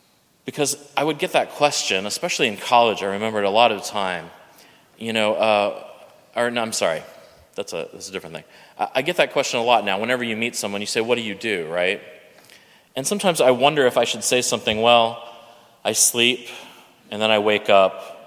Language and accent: English; Austin, Texas, United States; I love my hometown of Austin and Houston, where I went to college.